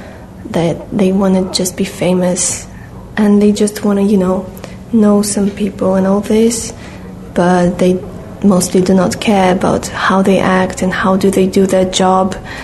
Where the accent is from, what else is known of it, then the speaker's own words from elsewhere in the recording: Russia; I'm from Russia and I'm 21